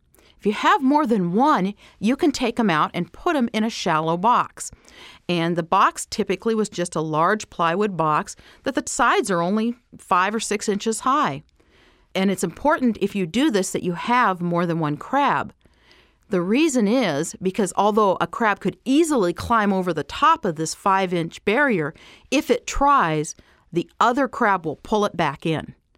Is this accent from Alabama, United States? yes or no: no; Oregon, United States; And this story comes from my childhood. I grew up in Oregon.